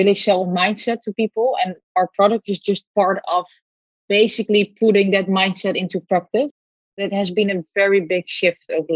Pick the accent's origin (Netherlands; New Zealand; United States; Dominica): Netherlands; born there; English is a second language; I was born in the Netherlands, by default, very privileged.